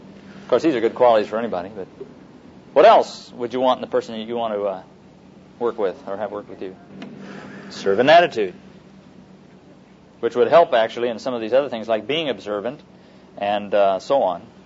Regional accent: Midwest, United States; I'm from the Midwest

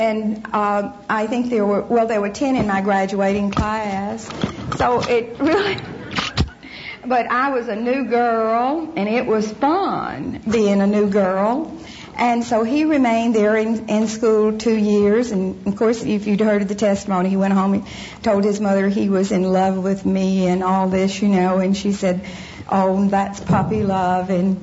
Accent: Alabama, United States; born there; I was born in Alabama. I'm the oldest of four daughters.

